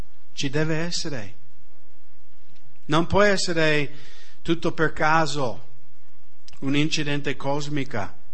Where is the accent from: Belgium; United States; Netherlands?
United States; Italian is a second language; io mi ricordo quando ero bambino negli Stati Uniti, si usa tanto i bambini ragazzi in estate di dormire in sacco nel proprio giardino. Magari in Italia sembra una cosa un po' sciocco.